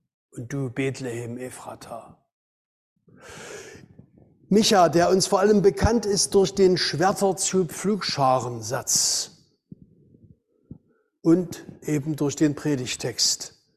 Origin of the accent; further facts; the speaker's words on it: Thuringia, Germany; Weihnachten in den Nachkriegs- und Hungerjahren bei uns zu Hause in Thüringen oder hier im Erzgebirge.